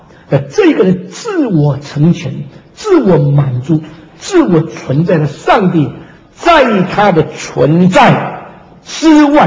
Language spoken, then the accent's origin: Chinese; China; 可能我们中国人知盘古开辟天地